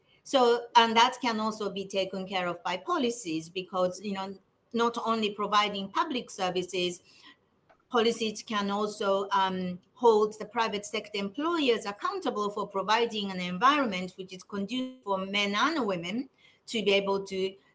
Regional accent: Japan; I'm from Japan, and my country has had a good economic growth in the past

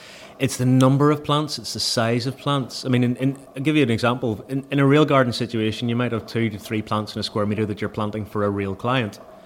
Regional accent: Ireland; I come from Ireland

